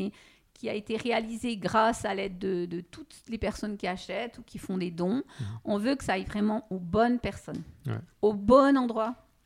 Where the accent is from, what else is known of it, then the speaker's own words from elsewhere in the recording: France; c'est pas parce que je suis française